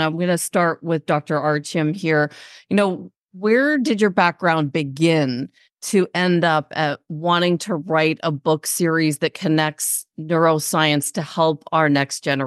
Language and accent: English; Toronto, Ontario, Canada; I grew up in Toronto, so I should know Celsius.